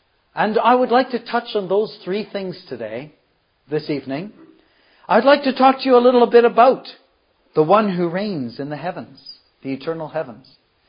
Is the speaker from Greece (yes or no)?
no; Canada; And I came from Canada.